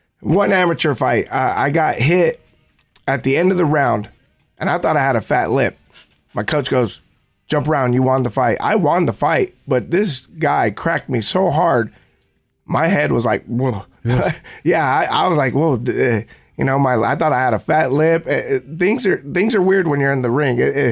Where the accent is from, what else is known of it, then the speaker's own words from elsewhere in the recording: Greeley, Colorado, United States; we have an Azteca Boxing coming from Greeley, Colorado, my hometown.